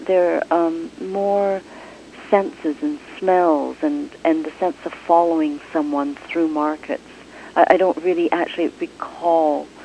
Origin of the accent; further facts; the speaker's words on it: Acton, Ontario, Canada; I grew up in Acton.